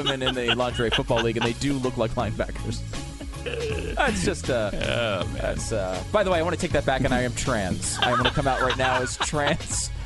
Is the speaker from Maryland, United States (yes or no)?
yes; Maryland, United States; he doesn't even know I'm from Maryland.